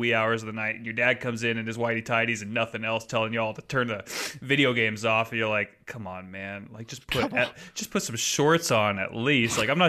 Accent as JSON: {"language": "English", "town": "Maple Valley", "region": "Washington", "country": "United States", "tie": "born or raised there", "said": "Nah, man, I grew up in Maple Valley. All the dads, tarps off all the time."}